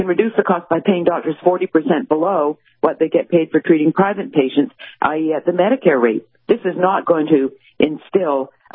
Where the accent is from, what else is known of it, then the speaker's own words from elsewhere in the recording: Canada; of course, I'm Canadian. I grew up under single payer.